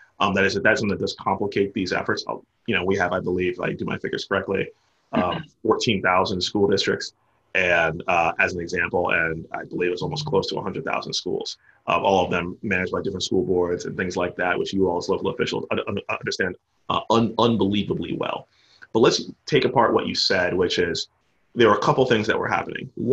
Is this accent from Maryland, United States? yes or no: yes; Maryland, United States; In my home state of Maryland